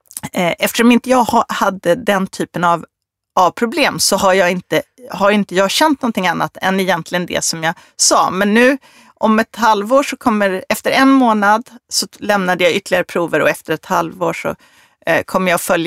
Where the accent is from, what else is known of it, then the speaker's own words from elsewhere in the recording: Sweden; Eftersom jag är svensk och lite lagom så tävlar jag bara mot mig själv.